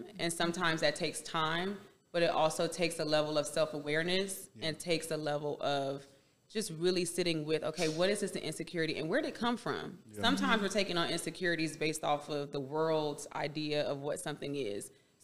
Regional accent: Miami, Florida, United States; I'm from Miami.

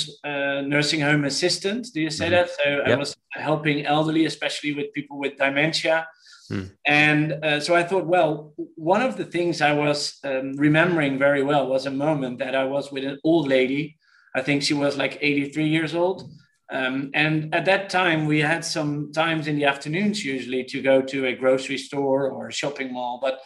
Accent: Netherlands; So and today it's my hometown. So it's in the eastern part of the Netherlands, near the German border.

